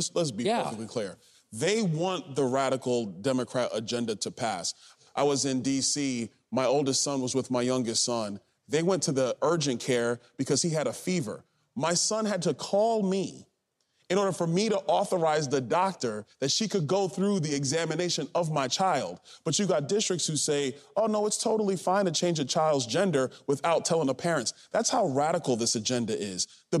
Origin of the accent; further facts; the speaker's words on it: New York City, New York, United States; I'm a city kid. I'm from Brooklyn, New York.